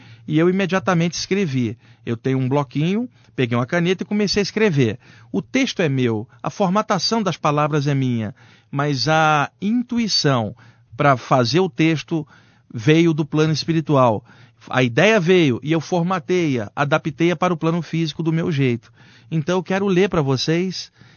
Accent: Rio de Janeiro, Brazil; now in São Paulo, Brazil; Eu que sou do Rio de Janeiro, mas estou aqui em São Paulo há 20 anos

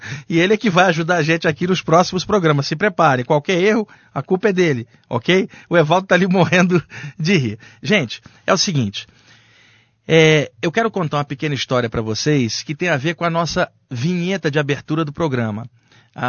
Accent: Rio de Janeiro, Brazil; moved away as an adult; now in São Paulo, Brazil; Eu sou carioca, eu moro aqui há 20 anos

